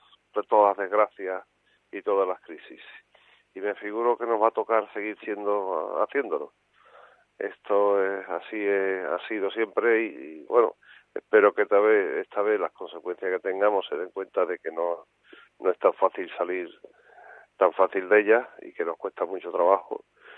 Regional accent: Spain; Yo creo que los españoles sabemos estar a la altura siempre

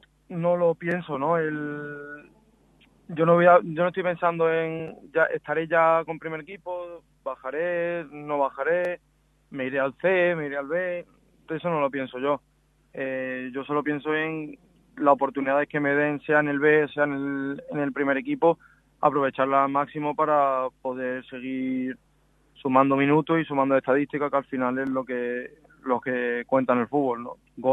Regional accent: Málaga, Andalusia, Spain; Yo soy malagueño

